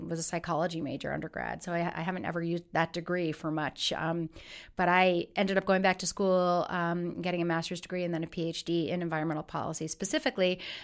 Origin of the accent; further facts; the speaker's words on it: New York, United States; also born or lived in Colorado; I'm originally from New York. I'm a New Yorker, born and raised, went to college at Cornell for my undergrad, moved out to Colorado. I've been out there for 25 years